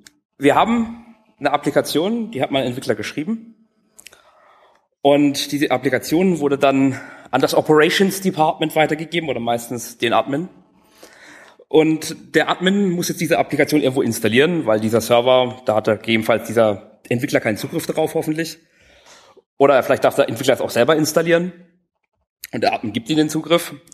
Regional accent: Karlsruhe, Baden-Württemberg, Germany; Ich komme aus Karlsruhe.

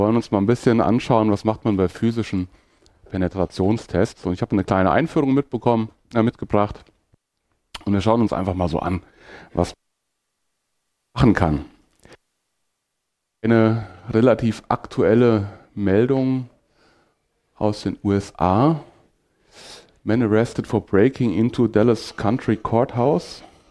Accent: Haiger, Hesse, Germany; Ich bin jetzt 42 plus 1. Ich komme aus Haiger, sagt keinem was, ist in Mittelhessen.

